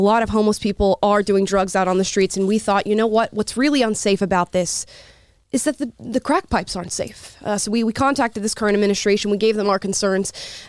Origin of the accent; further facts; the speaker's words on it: Florida, United States; I came here from Florida, and where I was from, which was a really small, conservative town, probably medium-sized now